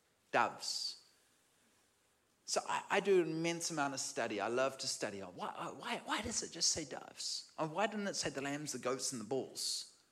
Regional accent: New Zealand; Now, I'm a New Zealander. I'm American too.

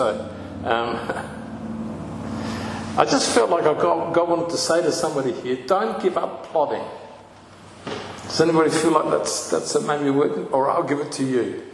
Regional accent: Australia; they were fascinated by my accent, of course. And where do you come from? Australia.

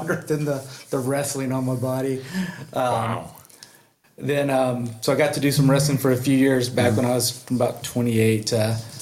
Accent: Vivian, Louisiana, United States; also born or lived in New Orleans; From Louisiana. I was born in New Orleans, but grew up in the very, very top northwest corner of Louisiana, a little bitty town called Vivian.

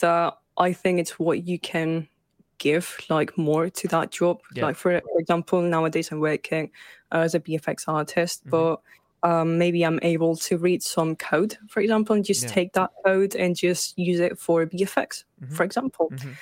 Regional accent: Catalonia, Spain; I'm a game dev, currently working as a VFX artist. But yes, I'm from Barcelona, well, a small town close to Barcelona, Spain.

